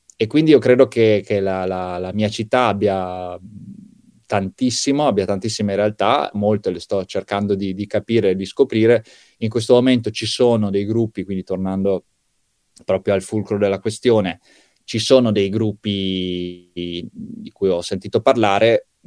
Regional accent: Verona, Veneto, Italy; la nostra base è Verona, siamo veronesi, negli ultimi anni, ormai dal 2015, ci siamo simbolicamente ma anche fisicamente stabiliti a Veroneta, che è il quartiere multiculturale

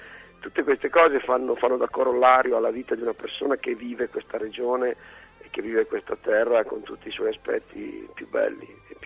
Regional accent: Bertinoro, Emilia-Romagna, Italy; born there; also born or lived in Vignola; now in Bologna, Italy; io sono nato in Romagna, Bertinore, provincia di Forlì, sono vissuto a Vignola e adesso vivo a Bologna, per cui cioè, io rappresento proprio l'Emilia Romagna in tutti i suoi aspetti

